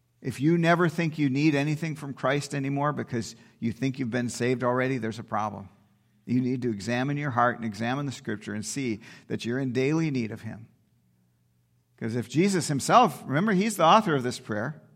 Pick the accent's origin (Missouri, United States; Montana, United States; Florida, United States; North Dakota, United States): North Dakota, United States; but in North Dakota, my home state